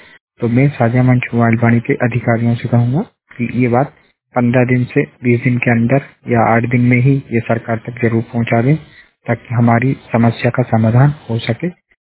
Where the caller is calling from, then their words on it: Ambai, Madhya Pradesh, India; बोल रहा हूँ, मध्य प्रदेश रायसेन जिले से। और मेरे गांव का नाम है ग्राम अम्बाई, गौरगंज तहसील और जिला रायसेन और अब्दुल्लागंज थाना। तो मेरी उम्र है 24 साल